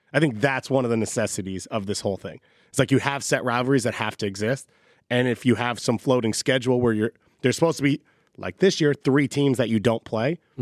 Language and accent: English; the North, United States; I've never had grits that I've enjoyed, but I'm from the North.